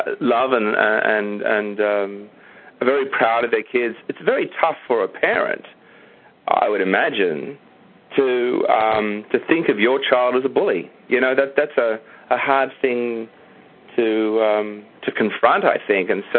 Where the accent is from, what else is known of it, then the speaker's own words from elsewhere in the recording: Australia; Growing up in Australia, it was just like, well, you know, it's none of my business.